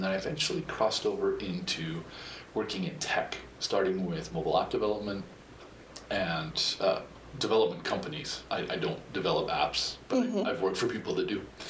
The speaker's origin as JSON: {"language": "English", "town": "Ogden", "region": "Utah", "country": "United States", "tie": "born or raised there", "lives_now": "St. George, United States", "said": "I was born and raised in Ogden, Utah area, and married a girl from my high school, and we moved to St. George together in 97."}